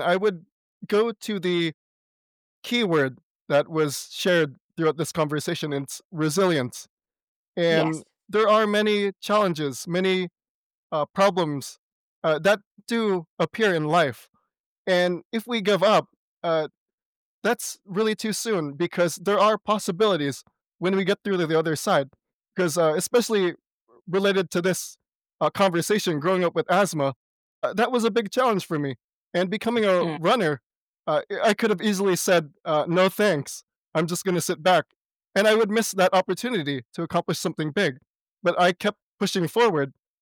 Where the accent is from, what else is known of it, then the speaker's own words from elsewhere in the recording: California, United States; Not a lot of people know that, but growing up on California, I do like jambalaya.